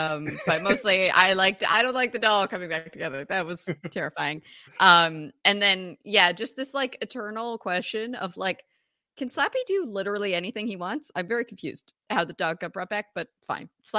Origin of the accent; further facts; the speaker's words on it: British Columbia, Canada; I grew up an hour outside of Vancouver, and it was funny when I first moved to Vancouver for grad school